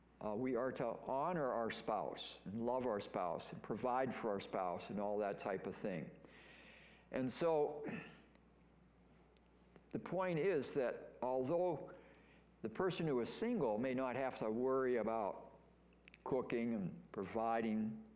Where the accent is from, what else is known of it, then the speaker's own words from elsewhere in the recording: Pennsylvania, United States; And that's my home state, but they don't do a very good job on some of those roads.